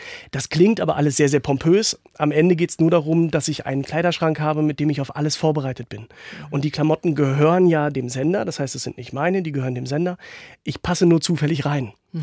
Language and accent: German; North Rhine-Westphalia, Germany; in Nordrhein-Westfalen, wo ich groß geworden bin